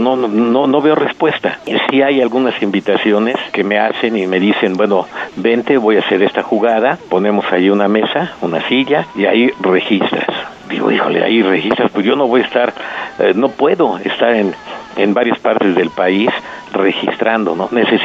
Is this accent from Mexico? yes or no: yes; Mexico; Somos mexicanos, y la verdad que fuera del país a los mexicanos los ven como charros y como galleros.